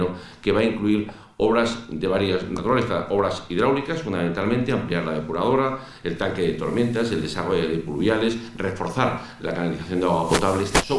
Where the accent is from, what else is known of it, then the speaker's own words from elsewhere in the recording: Castile and León, Spain; pues soy leonés, ¿no? Y puedo decir que si yo tengo un pueblo, es Villa de Álvarez del Páramo, porque aunque no nací ahí, he hecho muchos veranos en la organización Camino de Santiago, y por lo tanto, pues lo siento como propio.